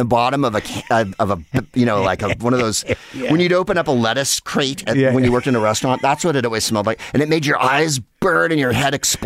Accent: San Carlos, California, United States; It's about 30 miles south of San Francisco. Turn left at 1990. Yeah. And it's the widest place on earth. It's in between San Mateo and Redwood City

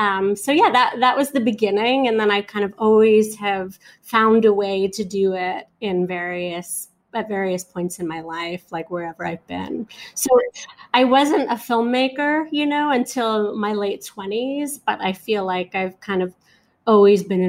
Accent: New York, United States; born or raised there

